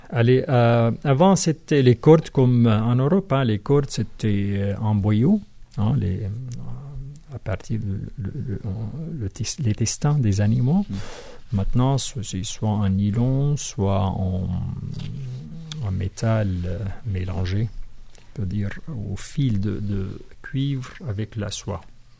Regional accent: Syria; Moi, je viens de la Syrie avec ma culture.

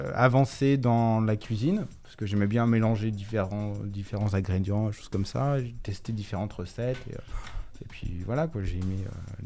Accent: Villefranche-sur-Saône, Auvergne-Rhône-Alpes, France; Non, moi, je suis originaire de Villefranche-sur-Saône.

